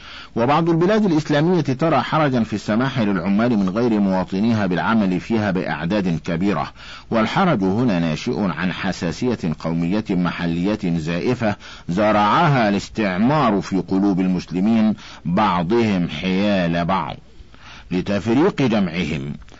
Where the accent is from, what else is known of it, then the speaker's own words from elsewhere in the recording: Egypt; وأنا من ناحية القلب والفكر سوداني وسعودي وكويتي بقدر ما أنا مصري.